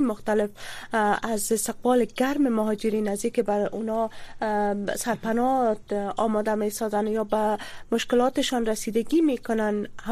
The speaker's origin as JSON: {"language": "Persian", "country": "Afghanistan", "said": "ما هم افغان هستیم"}